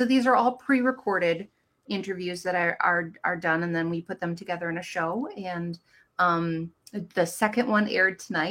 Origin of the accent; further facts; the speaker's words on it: Tomah, Wisconsin, United States; now in Wisconsin Rapids, United States; I'm from Tomah, Sparta area originally. So an hour, you know, east of here, roughly.